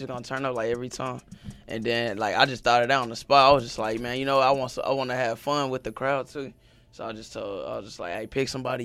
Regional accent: Oklahoma, United States; I guess everybody already just started, like, messing with me, because I'm from Oklahoma.

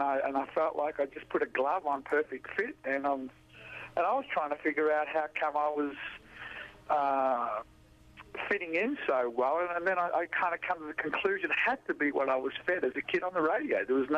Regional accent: Australia; I grew up in Australia, obviously

